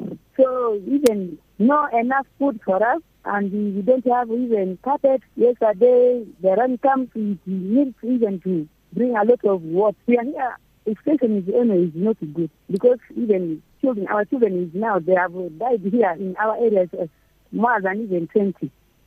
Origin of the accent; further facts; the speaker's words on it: Kajo Keji, Central Equatoria, South Sudan; Actually, we are from Kajikeji side because the situation there is not good.